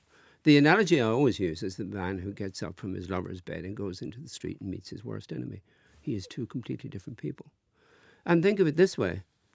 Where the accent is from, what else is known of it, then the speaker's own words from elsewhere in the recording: Wexford, Leinster, Ireland; born there; also born or lived in Dublin; Well, I lived in Dublin first, you know, because I was born in Wexford. I came to Dublin when I was 17, 18